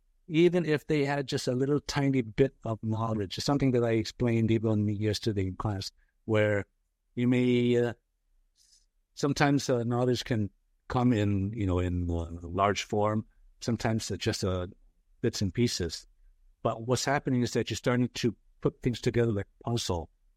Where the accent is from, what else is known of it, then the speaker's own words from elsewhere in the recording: San Diego, California, United States; also born or lived in Los Angeles / Philippines; I was born in Los Angeles, actually East LA, or what was then East LA. But then I grew up in San Diego. But then I also went to school in the Philippines.